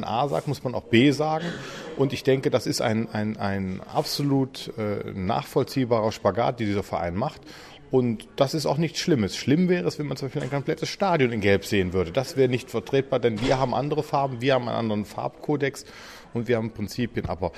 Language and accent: German; Mönchengladbach, North Rhine-Westphalia, Germany; ich bin aufgewachsen auf der Birkelstraße in Mönchengladbach